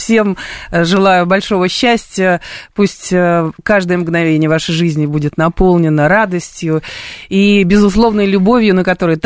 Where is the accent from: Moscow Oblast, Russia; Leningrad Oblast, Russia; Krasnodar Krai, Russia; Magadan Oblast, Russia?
Moscow Oblast, Russia; Подмосквичка.